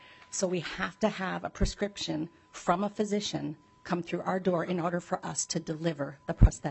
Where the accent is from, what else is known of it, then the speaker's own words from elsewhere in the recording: Spring Lake Park, Minnesota, United States; I am from Spring Lake Park, Minnesota